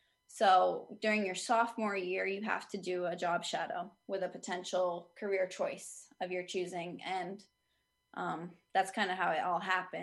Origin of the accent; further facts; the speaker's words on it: St. Albans, Maine, United States; So I grew up in St. Albans, Maine, which is a small town in Somerset County. Went to high school at Nokomis Regional High in Newport